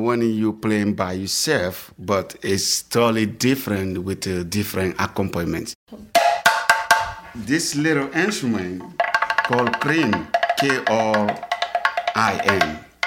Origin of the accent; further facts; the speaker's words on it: Guinea; English is a second language; I'm original from Guinea, West Africa.